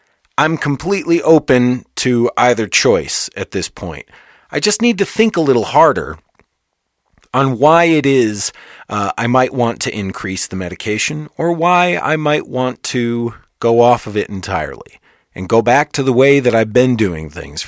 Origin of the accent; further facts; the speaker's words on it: Michigan, United States; now in Colorado, United States; I came from Michigan, and you know, the snow here in Colorado is nothing like the snow in Michigan.